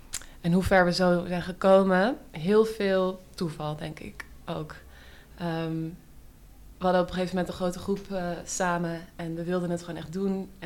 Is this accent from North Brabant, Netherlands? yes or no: no; Amsterdam, North Holland, Netherlands; ik kom uit Amsterdam, ik ben hier opgegroeid, in Oud-West. Ik ben 25, dus dat was eind jaren 90.